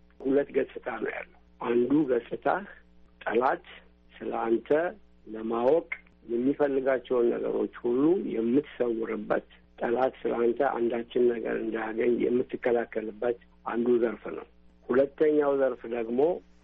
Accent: Addis Ababa, Ethiopia; ትውልዴ አዲስ አበባ ከተማ ውስጥ ነው። የመጀመሪያ ደረጃ ትምህርቴንም ሁለተኛ ደረጃ ትምህርቴንም ያጠናቀቅኩት እዛው ነው።

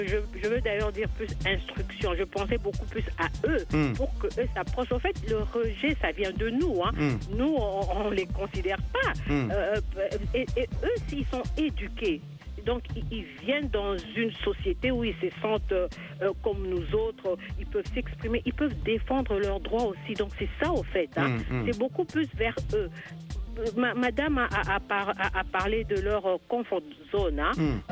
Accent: Boende, Tshuapa, DR Congo; chez moi, je suis de Boende et je suis de Dikela.

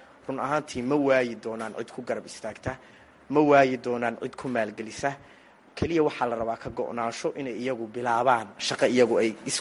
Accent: Galkayo, Mudug, Somalia; anugu Gaalkacyo ayaan ku dhashay, intaasaan kol ekaada waan ku koray

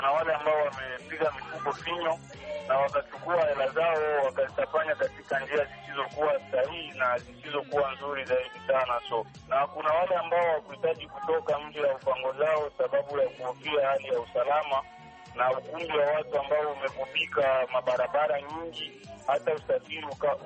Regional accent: Goma, North Kivu, DR Congo; natokea katika Kivu Kusini, kaskazini sorry, jiji la Goma

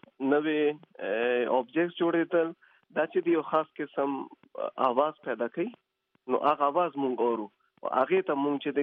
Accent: Mardan, Khyber Pakhtunkhwa, Pakistan; also born or lived in Quetta; علاقه مې مردان ده, خو لکه زه چې کله درې کالو ما خپل علاقه پریښودې ده او زه درې کالو په کوټه کې یم, نو ما د وخت سره ټول تعلیم کوټه کې کړی دی

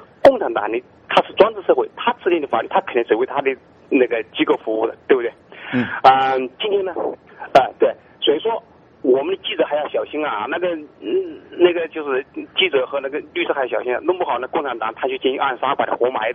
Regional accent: Hubei, China; ，我是以前中卫排长转业的军官

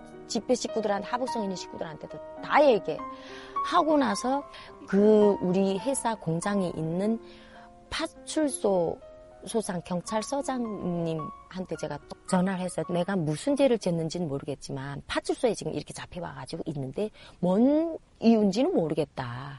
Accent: North Korea; also born or lived in Shanghai, China

